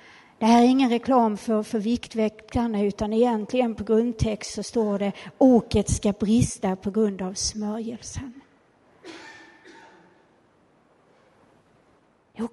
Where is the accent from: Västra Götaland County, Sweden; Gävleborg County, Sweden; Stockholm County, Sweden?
Västra Götaland County, Sweden; Skara; Nere runt Skara där vi kommer ifrån, där har de så här kosläpp på våren.